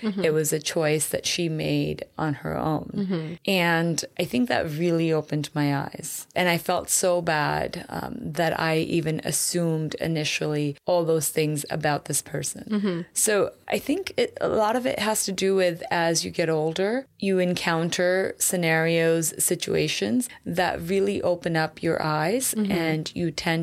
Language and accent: English; Seattle, Washington, United States; So growing up in Seattle, I told you, you know, it was a multicultural school.